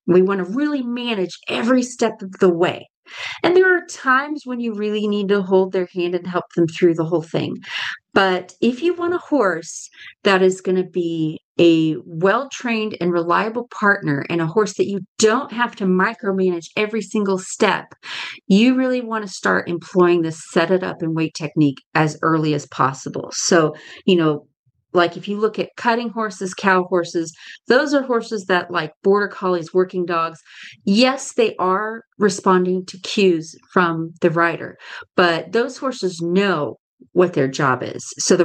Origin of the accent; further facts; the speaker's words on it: Kemp, Texas, United States; from Kemp, Texas.